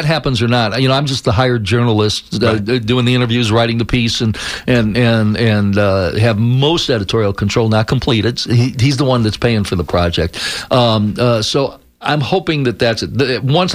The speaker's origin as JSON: {"language": "English", "town": "Chicago", "region": "Illinois", "country": "United States", "tie": "born or raised there", "said": "In Chicago, suburban Chicago."}